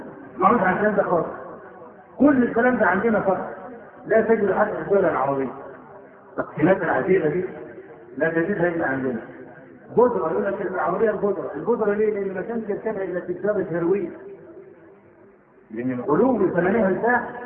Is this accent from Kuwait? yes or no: no; Egypt; واحنا عندنا في مصر بدعة قبيحة